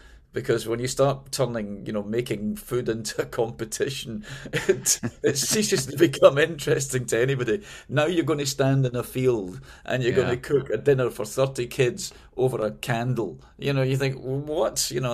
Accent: Glasgow, Scotland, United Kingdom; now in London, United Kingdom; I suppose I started doing it when I moved from Glasgow, my hometown, to London.

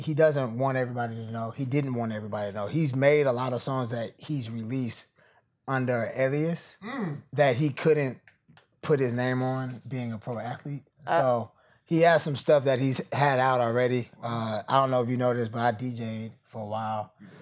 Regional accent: Atlanta, Georgia, United States; So I'm from Atlanta. We don't really have a great history of sports in our town.

